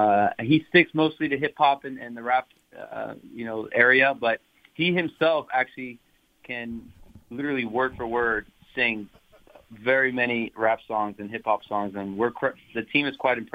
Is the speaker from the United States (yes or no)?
yes; Miami, Florida, United States; Just growing up in Miami, Florida, my family, my friends, they just took out the T and the O and they made it